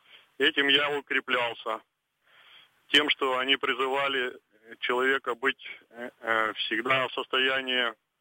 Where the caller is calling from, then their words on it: Kirov, Kirov Oblast, Russia; я звоню вам из Кирова.